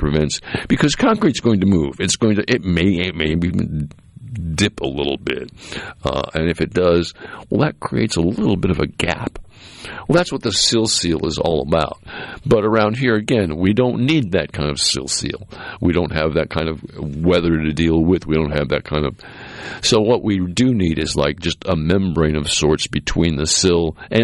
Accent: New England, United States; Of course, you know, I grew up in New England, and I managed lumberyards up there

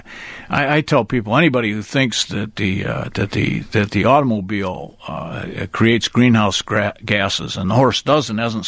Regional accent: Midwest, United States; also born or lived in New York; And, of course, I'm this kid from New York, I'm from the Midwest, but I was living in New York, obviously Yankee kid.

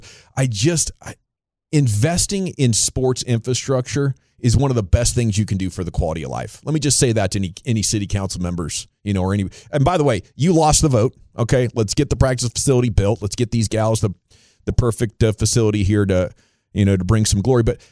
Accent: Portland, Oregon, United States; Of course, I grew up in the Portland metro area.

